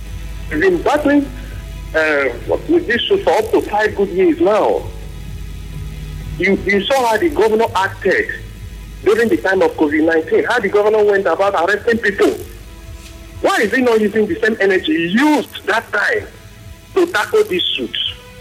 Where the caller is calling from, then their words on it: Port Harcourt, Rivers, Nigeria; I'm calling from Ada George, close to the Kubala's house.